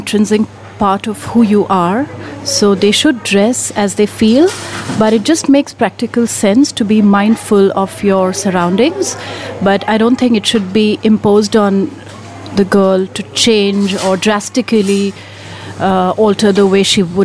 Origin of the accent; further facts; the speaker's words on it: Pondicherry, Puducherry, India; also born or lived in Mumbai; I'm from Mumbai, but I grew up in Pondi.